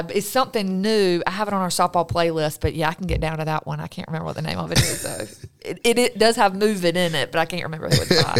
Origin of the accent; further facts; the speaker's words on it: Hartsville, United States; I'm from Hartsville.